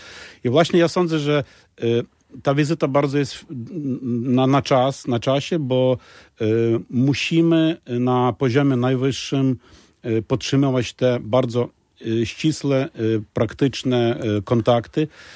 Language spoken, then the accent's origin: Polish; Ukraine; Polish is a second language; I też my Ukraińcy rozumiemy, że coś tracimy w tej sytuacji